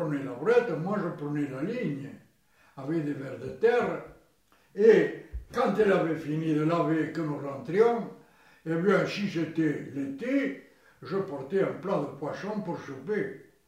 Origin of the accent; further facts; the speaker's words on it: France; J'ai pataugé dans la Dordogne dès que j'ai su marcher de chez nous à la Dordogne, il y avait 250 mètres, à peu près.